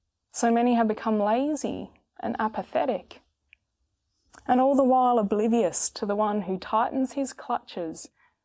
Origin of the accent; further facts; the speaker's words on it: Papua New Guinea; also born or lived in Northern Territory, Australia; In the cultures I grew up in Papua New Guinea and the Northern Territory, there was an acute awareness of the spiritual realm.